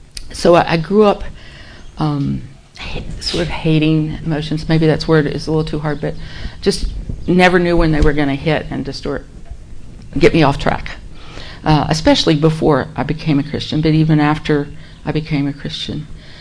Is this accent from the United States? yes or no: yes; Virginia, United States; also born or lived in Tennessee; now in Columbia, United States; I grew up in Virginia, West Virginia area, right on the border. I've lived in Columbia most of my life since college.